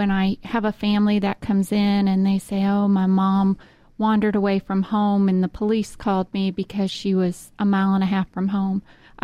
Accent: Buffalo, New York, United States; I was actually born and raised in Buffalo, New York.

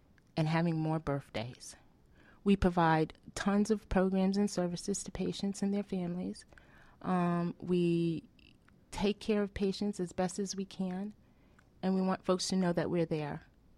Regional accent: Cambridge, Massachusetts, United States; So I'm originally from Cambridge, Massachusetts.

